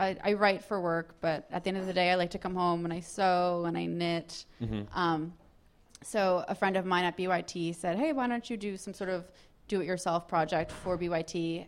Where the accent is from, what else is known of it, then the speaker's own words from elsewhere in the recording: New Jersey, United States; It's because I'm from New Jersey.